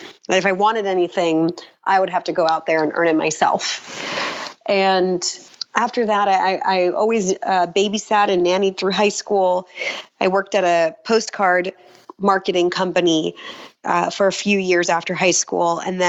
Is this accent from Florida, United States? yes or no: yes; Florida, United States; also born or lived in Israel; my family immigrated to Florida when I was six from Israel, and I really grew up in a very low income family.